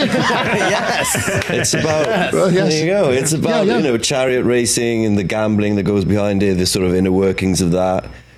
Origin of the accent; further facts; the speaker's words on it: Wales, United Kingdom; It was kind of, well, devastating as a Welsh actor.